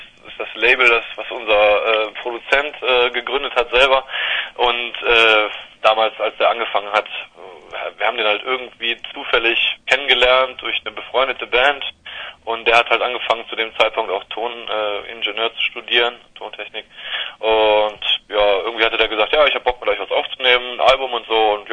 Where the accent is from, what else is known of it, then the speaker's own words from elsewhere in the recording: Korschenbroich, North Rhine-Westphalia, Germany; wir hängen immer noch hier in dieser Kleinstadt rum, sag ich mal so. Wir kommen ja aus Korschenbruch und 30.000, 35.000 Einwohner und bis jetzt noch nicht wirklich rausgekommen